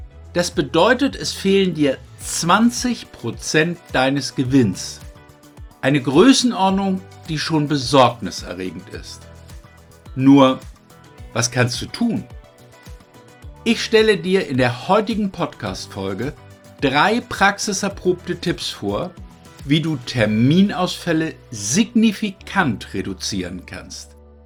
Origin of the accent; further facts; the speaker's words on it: Northern Germany, Germany; meiner Heimat, dem hohen Norden